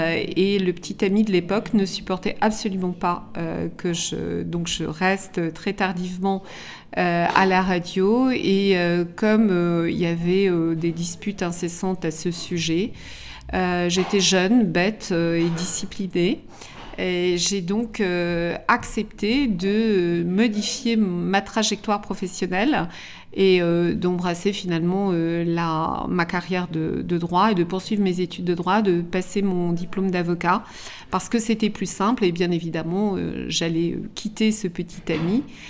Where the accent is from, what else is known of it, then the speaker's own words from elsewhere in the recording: Grenoble, Auvergne-Rhône-Alpes, France; now in Paris, France; J'ai grandi à Grenoble, j'ai fait toutes mes études de droit à Grenoble et je suis, comme on dit, montée à Paris.